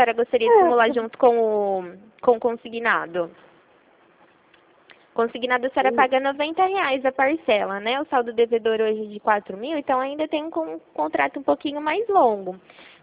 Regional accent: Rio Claro, São Paulo, Brazil; Sou daqui de Rio Claro, estado de São Paulo.

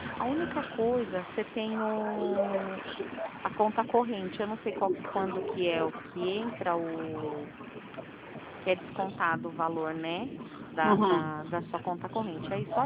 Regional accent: São Paulo, Brazil; Eu sou de São Paulo.

